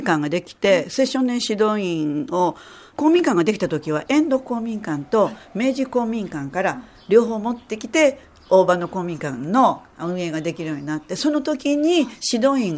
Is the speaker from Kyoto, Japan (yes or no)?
yes; Kyoto, Japan; 京都で育ってるんですけど